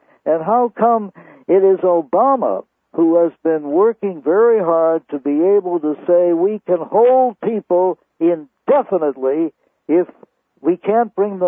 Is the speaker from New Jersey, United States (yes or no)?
no; New York City, New York, United States; I'm a New Yorker